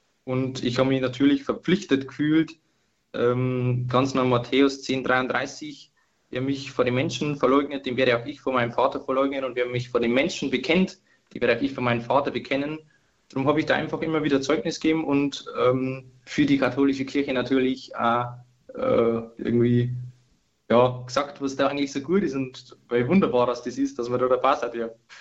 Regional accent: Bavaria, Germany; Also ich bin in einer katholischen Familie aufgewachsen, bei uns daheim in der Oberpfalz, in einem ganz kleinen Dorf und war da Ministrant am Anfang auch

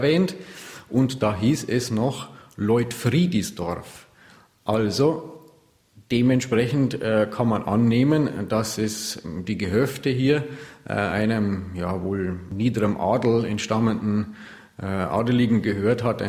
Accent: Pillenhofen, Bavaria, Germany; also born or lived in Regensburg; Ich bin 1978 in Regensburg geboren, also ganz nah hier von Lappersdorf, in Pillenhofen, einem kleinen Ort, aufgewachsen.

